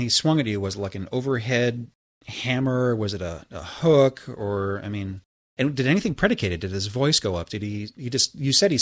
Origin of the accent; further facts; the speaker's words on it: Santa Monica, California, United States; From personal experience growing up in West Los Angeles, Santa Monica, there's a huge homeless population